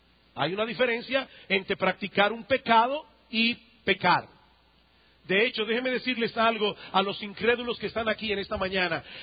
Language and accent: Spanish; San Juan de la Maguana, San Juan, Dominican Republic; born there; Yo nací en San Juan de la Maguana. Como ustedes saben, en San Juan no hay playa.